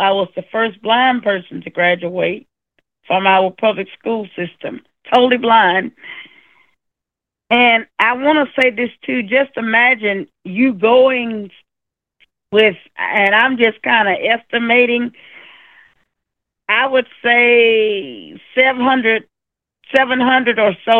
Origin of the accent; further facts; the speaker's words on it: Tuscaloosa, Alabama, United States; And I'm from Tuscaloosa, Alabama.